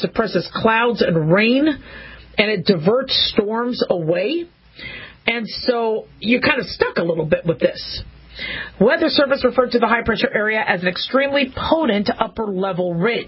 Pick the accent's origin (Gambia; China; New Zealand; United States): United States; born there; I'm an American citizen, born here, and I love our country.